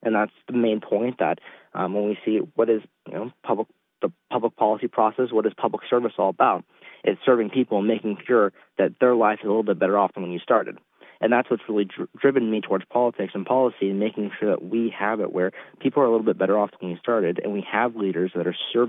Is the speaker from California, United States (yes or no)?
yes; California, United States; Well, you know, I'm from Mendocino County, and I've grown up in a rural community my entire life.